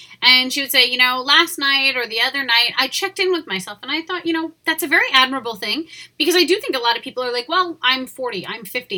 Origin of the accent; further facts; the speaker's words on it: New York, United States; I grew up in a totally different environment growing up on Long Island, which is just really, like, 40 minutes from the city